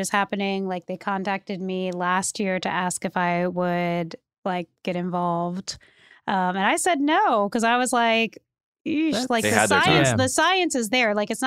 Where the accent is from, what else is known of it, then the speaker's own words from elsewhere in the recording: California, United States; You know, I was from California.